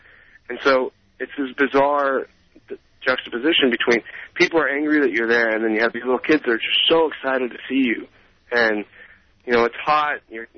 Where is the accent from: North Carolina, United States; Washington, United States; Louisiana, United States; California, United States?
California, United States; Los Angeles; I'm from Los Angeles, but I went to Berkeley.